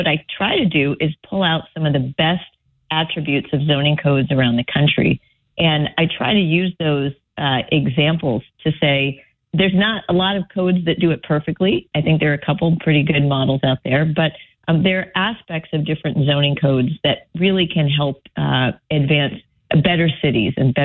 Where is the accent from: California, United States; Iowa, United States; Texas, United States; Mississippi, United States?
Texas, United States; Houston; Well, I talk in the book about growing up in Gulfton, which is a community that is predominantly low income. Many immigrants live there.